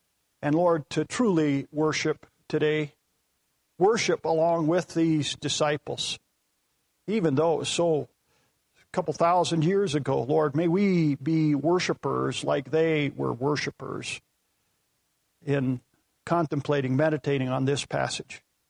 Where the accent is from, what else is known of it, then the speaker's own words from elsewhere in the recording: Wyoming, United States; I grew up in Wyoming. We don't have a sea, an ocean, and a little lake.